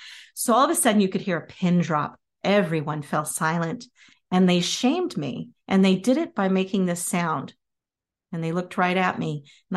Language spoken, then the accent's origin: English; Pacific Northwest, United States; the whole time I grew up in the Pacific Northwest.